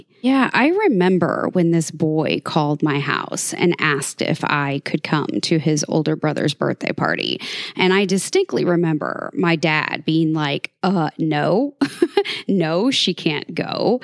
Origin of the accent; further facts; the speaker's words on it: Sedalia, Missouri, United States; In my hometown of Sedalia, Missouri, when my cousin Mandy and I were fourth graders at Whittier Elementary, we met a new boy.